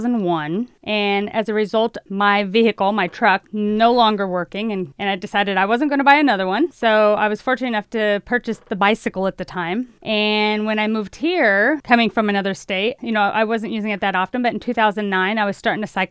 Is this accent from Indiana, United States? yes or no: no; Tucson, Arizona, United States; I think because I grew up in Tucson, I'm familiar with the city